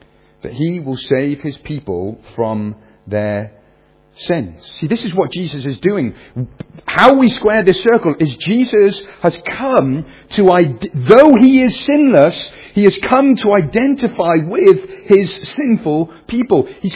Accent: Wales, United Kingdom; And it's Wales. I grew up in Wales. So the sun came out once a year.

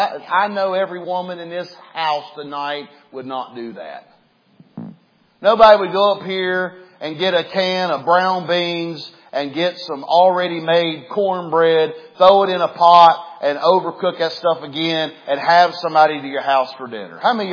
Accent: West Virginia, United States; Y'all need to remember, I'm from West Virginia. I like brown beans and cornbread.

